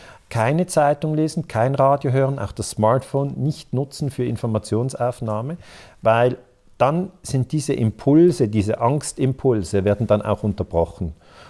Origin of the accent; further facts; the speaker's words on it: Switzerland; Ich finde schon, aber ich bin Schweizer, weißt du?